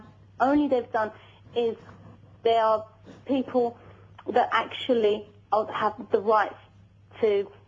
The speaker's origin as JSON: {"language": "English", "region": "London", "country": "United Kingdom", "said": "I'm from London."}